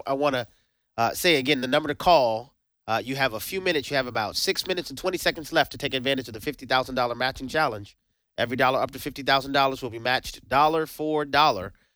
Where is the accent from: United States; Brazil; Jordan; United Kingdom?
United States; New Orleans, Louisiana; I was born and raised in the Ninth Ward, New Orleans, Louisiana. You know, my mother was the pregnant teenage mom from the projects.